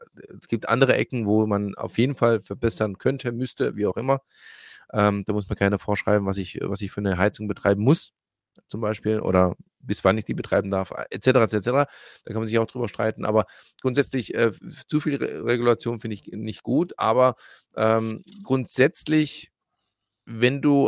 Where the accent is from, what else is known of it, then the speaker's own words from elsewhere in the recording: Croatia; also ich bin ja Kroate